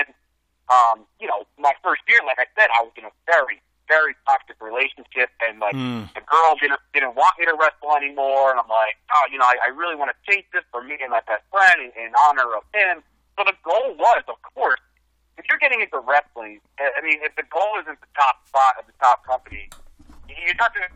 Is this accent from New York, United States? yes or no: no; Belleville, New Jersey, United States; It was in my hometown where I was born, in Belleville, New Jersey. So it was, like, really... a homecoming of sorts. We did it at Belleville High School.